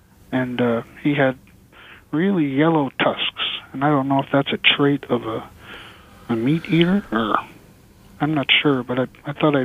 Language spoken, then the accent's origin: English; Barrow, Alaska, United States; now in Anchorage, United States; I'm actually here in Anchorage. I'm from Barrow.